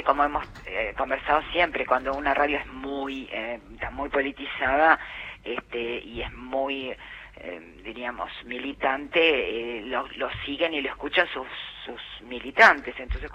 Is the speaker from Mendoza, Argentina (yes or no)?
no; Buenos Aires, Argentina; yo soy porteña, sé lo que es Buenos Aires